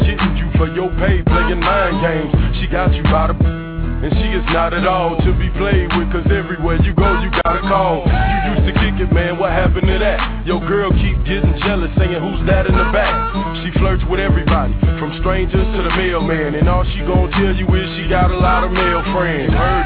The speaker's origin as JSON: {"language": "English", "town": "Kankakee", "region": "Illinois", "country": "United States", "said": "That's a long story, but yes, I'm from Kankakee, Illinois, which was on David Letterman's show, and he called it the worst place to live in America."}